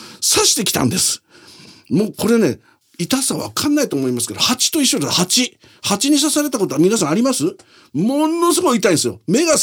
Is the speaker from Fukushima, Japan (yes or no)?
yes; Nihonmatsu, Fukushima, Japan; 私のふるさとは、その、福島県ではね、二本松って場所なんですよ。